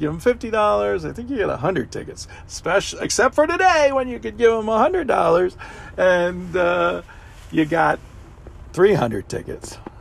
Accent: Pennsylvania, United States; we're getting closer and closer to my home state, is Pennsylvania.

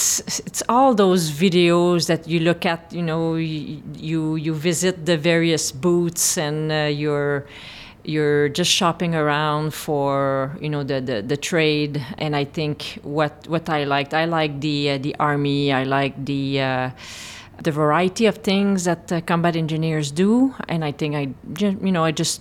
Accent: Val-des-Sources, Quebec, Canada; Oh, I grew up in a small mining town called Val des Sources.

